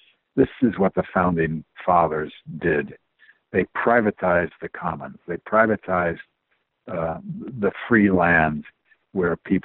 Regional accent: England, United Kingdom; well, I grew up in England, and also that's what I studied and taught.

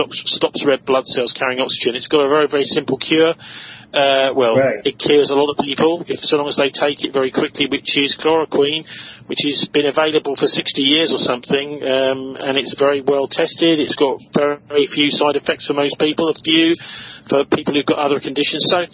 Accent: United Kingdom; You might say as a Brit that I would, you know, probably say everything traces back to Brexit

